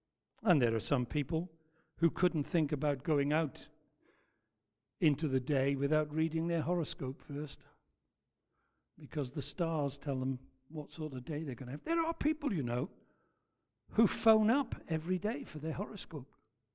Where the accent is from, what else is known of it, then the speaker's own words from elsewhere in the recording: Wales, United Kingdom; we'll be as short as any Welshman can be. You do understand that, don't you? A Welsh minute is about twice as long as an English minute.